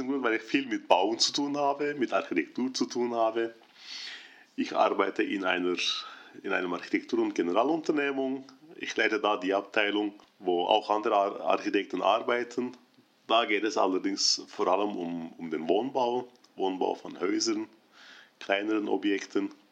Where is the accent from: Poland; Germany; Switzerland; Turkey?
Turkey; Noch in den früheren Jahren habe ich an verschiedenen interessanten Projekten in meinem Heimatland gearbeitet, in Ankara.